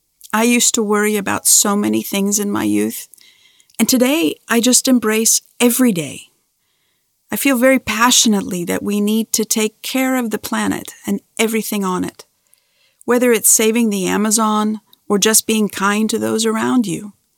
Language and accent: English; Melbourne, Victoria, Australia; in my hometown of Melbourne.